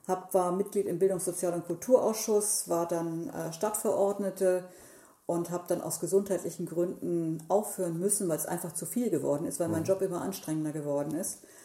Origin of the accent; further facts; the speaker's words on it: Pinneberg, Schleswig-Holstein, Germany; Ich bin in Pinneberg geboren, 1957, und dort auch aufgewachsen.